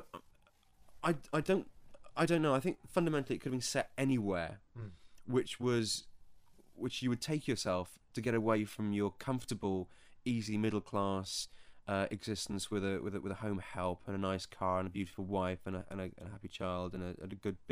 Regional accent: Wales, United Kingdom; Now, I happen to know a little about Patagonia because I'm Welsh

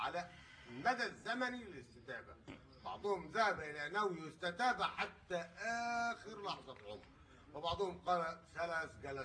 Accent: Egypt; أنني كمصري مسلم ليبرالي

